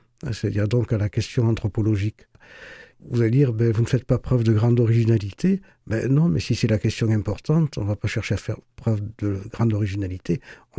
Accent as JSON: {"language": "French", "region": "Occitanie", "country": "France", "tie": "born there", "said": "c'est ma compatriote ariégeoise, puisque je suis né dans le Couserans"}